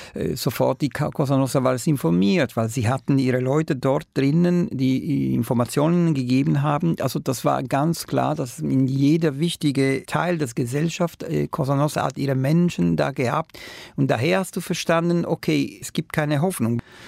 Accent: Palermo, Sicily, Italy; German is a second language; Ich verbringe 2 Wochen Weihnachten, Neujahr immer in meiner Heimat und 10. Januar war ich das letzte Mal, ja.

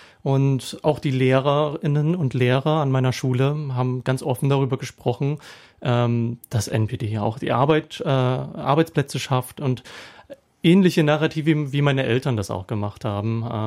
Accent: Dresden, Saxony, Germany; Ja, also auch in der Gegend, in der ich groß geworden bin. Ich bin im Süden am Stadtrand von Dresden groß geworden.

